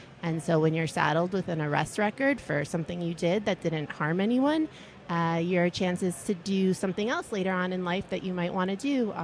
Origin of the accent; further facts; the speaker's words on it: Miami, Florida, United States; I grew up in Miami, Florida. I tried to escape a couple times. Kept pulling me back, so it's home now.